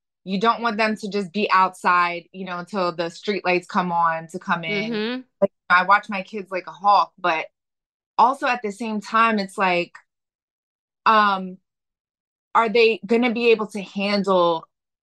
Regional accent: Philadelphia, Pennsylvania, United States; I grew up in South Philly in the inner city, you know, went to a public school.

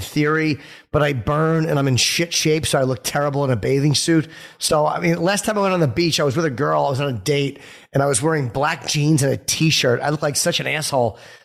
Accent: North Brunswick, New Jersey, United States; I grew up in Jersey, so I kind of know that area fairly well.

